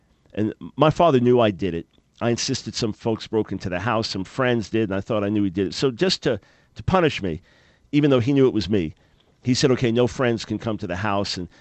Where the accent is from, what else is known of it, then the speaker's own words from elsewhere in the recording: New York, United States; there was a famous hot dog place where we grew up on Long Island, Nathan's Hot Dogs.